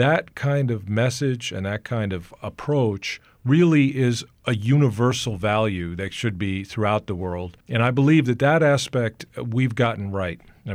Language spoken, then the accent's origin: English; United States; You know, I am extremely extremely proud of this country and being an American.